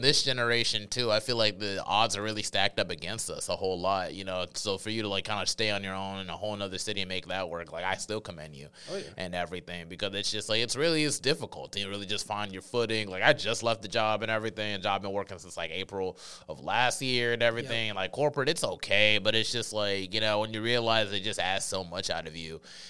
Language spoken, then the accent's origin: English; Charlotte, North Carolina, United States; growing up in Charlotte, I was just like, oh, I can't wait to leave. And it's like, yeah, like when I left Charlotte and went to Durham for college and everything